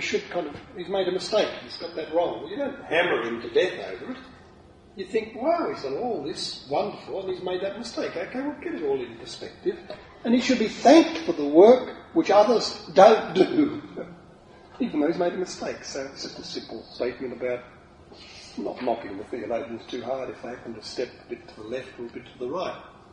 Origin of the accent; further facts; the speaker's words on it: Ireland; much as I love Ireland, to go and then start a university with peat bog Irish like me.